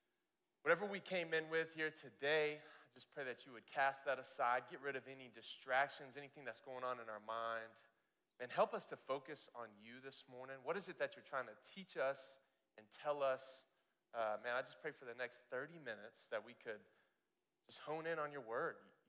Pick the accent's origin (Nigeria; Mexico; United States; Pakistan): United States; Florida; I'm from Florida, so 54 is really cold.